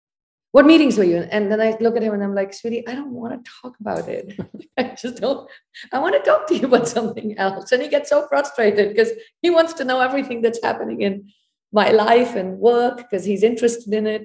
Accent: India; I'm from India, and my parents, my mom raised four of us

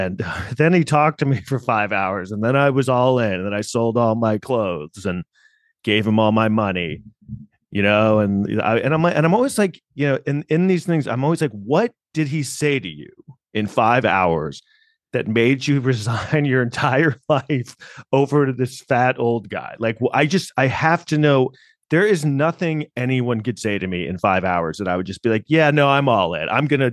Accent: New York City, New York, United States; I grew up in New York City and Manhattan in the 80s.

